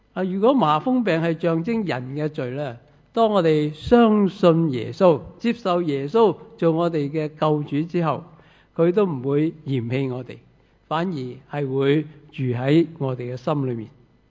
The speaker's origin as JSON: {"language": "Cantonese", "country": "Hong Kong", "said": "我哋香港人讲英文麻麻地咧"}